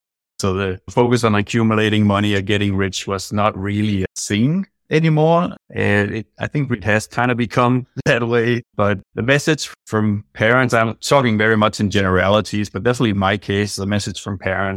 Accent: Denmark; I mean, I'm not doing what other Danes are doing. Growing up in Danish culture, so I'm 47 now, this was the 80s and the 90s.

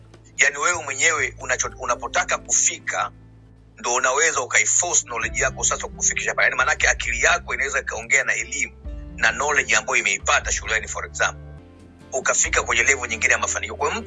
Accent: Mwanza, Tanzania; born there; kwa sababu mimi sijazaliwa Kilimanjaro, mimi nimezaliwa Mwanza.

